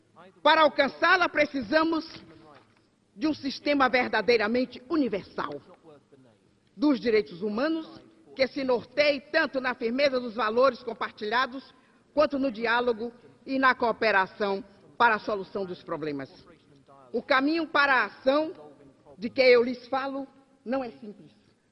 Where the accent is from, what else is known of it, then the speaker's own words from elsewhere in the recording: Brazil; Eu sou brasileira. Assalamu alaikum. Eu falo árabe.